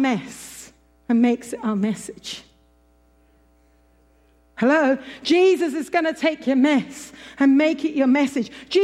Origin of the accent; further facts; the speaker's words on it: Oxford, South East England, United Kingdom; I come from Oxford.